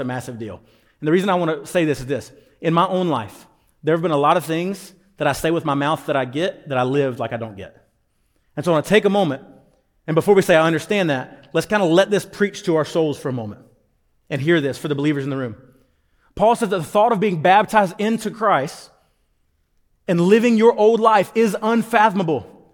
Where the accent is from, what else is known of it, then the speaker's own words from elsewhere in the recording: South Carolina, United States; my wife is from Illinois. I'm from South Carolina, the better Carolina.